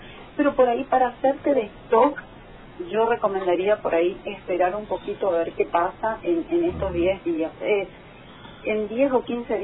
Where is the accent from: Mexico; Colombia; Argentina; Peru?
Argentina; Pero es como es Argentina, ¿viste? Que nosotros por ahí nos ponemos nerviosos y nadie quiere perder, obviamente.